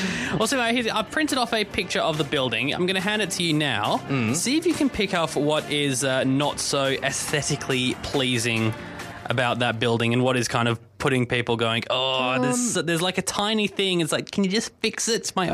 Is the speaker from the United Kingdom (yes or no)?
no; Australia; born there; I was born in Australia. I consider myself Australian.